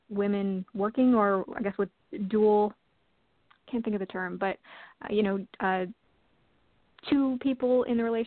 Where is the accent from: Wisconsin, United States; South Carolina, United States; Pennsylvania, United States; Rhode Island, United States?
Pennsylvania, United States; now in Texas, United States; It was, at first, really hard because I grew up in Pennsylvania. I mean, moving to Texas was the first time I like left my parents.